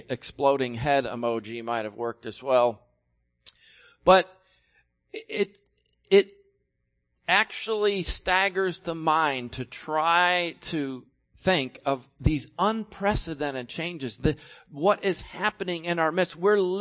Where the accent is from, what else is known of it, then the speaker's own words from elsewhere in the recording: New York, United States; In my home state of New York recently